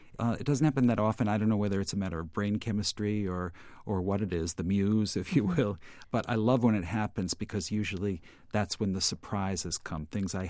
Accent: Norwich, Connecticut, United States; Well, actually, I grew up in Norwich, Connecticut

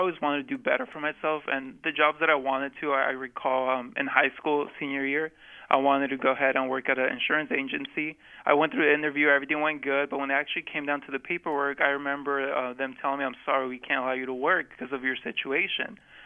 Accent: Michoacán, Mexico; moved away; I am also from Michoacan, and a small town there.

